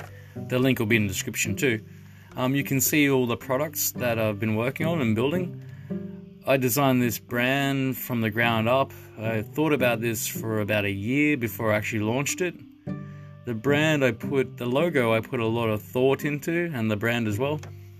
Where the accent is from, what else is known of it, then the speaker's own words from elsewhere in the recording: Australia; now in Japan; because I live in Japan. I'm not Japanese, I'm Australian, but my wife's Japanese